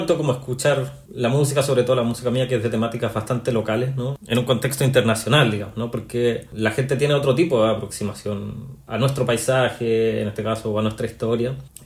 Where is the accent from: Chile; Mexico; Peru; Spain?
Chile; now in England, United Kingdom; uno siendo chileno, como qué significa ser compositor de música clásica, ¿no?